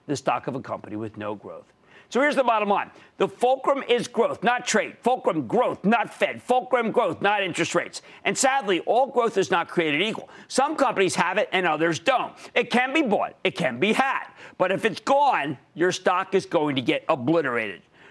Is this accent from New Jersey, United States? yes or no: yes; New Jersey, United States; How about Stefano in my home state of New Jersey?